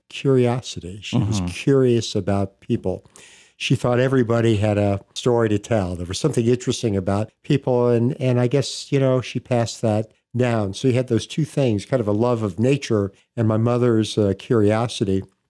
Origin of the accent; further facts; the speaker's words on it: Miami, Florida, United States; also born or lived in Chicago; I grew up in Miami. I was born in Chicago. My parents moved to Miami in 1951 when I was two.